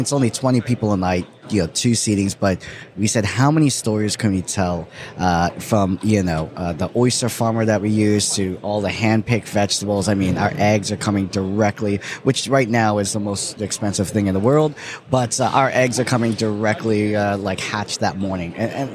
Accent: Winter Park, Florida, United States; So I'm from Winter Park, from Orlando.

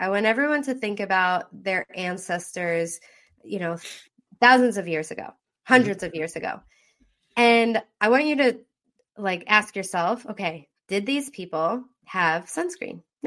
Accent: Long Island, New York, United States; So when I was little, I grew up on Long Island and we lived 10 minutes away from the beach.

